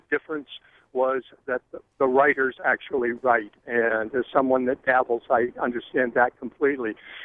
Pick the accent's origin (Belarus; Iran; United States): United States; Westbrook, Maine; I grew up in Westbrook back when it was Mother Warren, and had a massive impact on the community, especially the young people of the community.